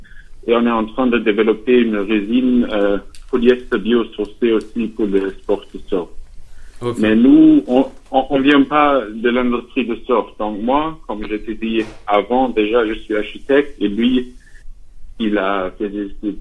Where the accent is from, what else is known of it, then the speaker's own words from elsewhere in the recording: Germany; now in France; j'ai un nom français mais je suis d'Allemagne